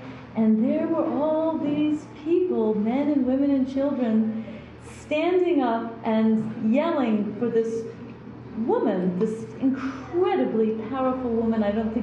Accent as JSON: {"language": "English", "town": "New Haven", "region": "Connecticut", "country": "United States", "moved": "as an adult", "said": "I came here from New Haven, Connecticut when I was around like 1980"}